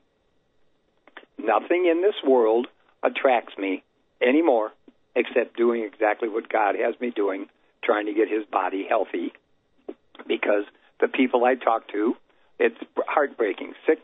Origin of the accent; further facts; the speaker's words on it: Chicago, Illinois, United States; moved away; I was born and raised in Chicago. Escaped Chicago, one of the worst communist states now, 32 years ago.